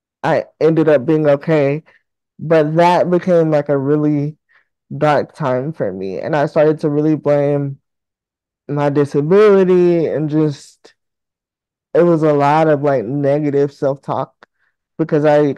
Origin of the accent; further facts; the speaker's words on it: Alabama, United States; moved away; So when I lived back home, because I'm actually from Alabama, I was in community college